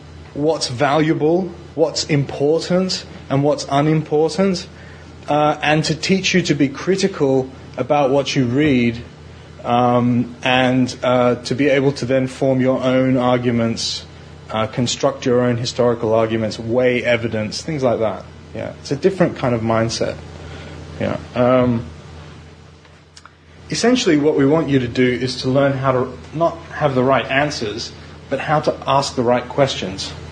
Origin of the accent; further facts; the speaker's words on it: Iran; also born or lived in Australia / United States; now in United Kingdom; So I'm from Iran. I lived in Australia, in the US, and now in the UK, and I never intended to be a historian.